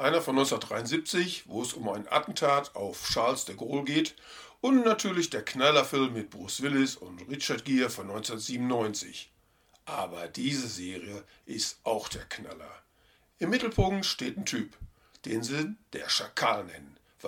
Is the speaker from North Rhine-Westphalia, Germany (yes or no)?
yes; Schwerte, North Rhine-Westphalia, Germany; Ein lecker Bierchen aus meiner Heimatstadt in Schwerte.